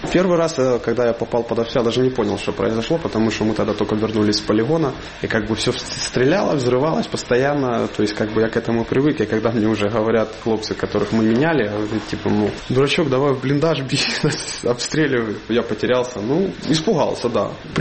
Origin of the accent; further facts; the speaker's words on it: Yavoriv, Lviv Oblast, Ukraine; now in Zhytomyr Oblast, Ukraine; родом я из Львовской области, из города Яворов. Я живу в Житомирской области, там переехать вот оттуда. С Житомирской области я уже пошел служить.